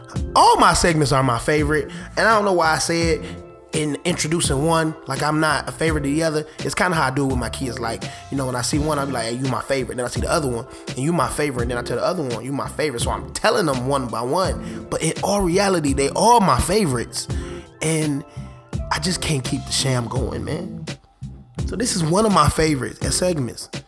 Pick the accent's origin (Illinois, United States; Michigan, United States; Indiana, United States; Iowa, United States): Michigan, United States; Detroit; I am from Detroit. Detroit, Michigan.